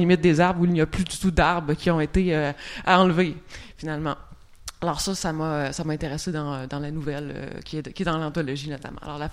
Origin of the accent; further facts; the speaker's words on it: Quebec, Canada; Et puis c'est le cas également chez nous au Québec.